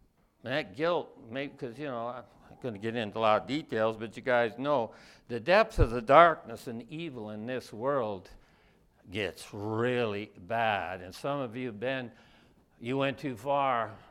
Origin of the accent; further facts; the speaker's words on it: United States; I grew up in America. We got churches in every corner and Bibles in every house, I think.